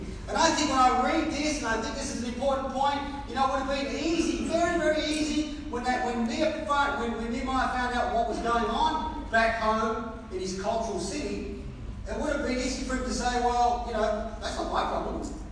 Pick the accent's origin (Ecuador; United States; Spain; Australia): Australia; born there; My parents are Maltese. So I'm Maltese by culture, but I'm Australian by birth.